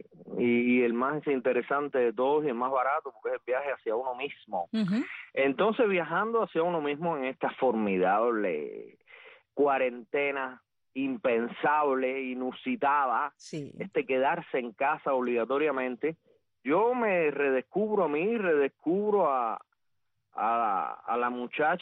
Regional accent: Pinar del Río, Cuba; yo soy de Pinar del Río, con ese orgullo que nos caracteriza a la gente inteligente y sensible. Ajá. Del occidente del país.

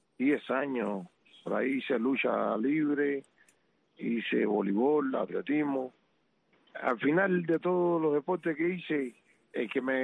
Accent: Palmira, Cienfuegos, Cuba; born there; Yo nací en Cuba, en Cienfuegos, un municipio llamado Palmera.

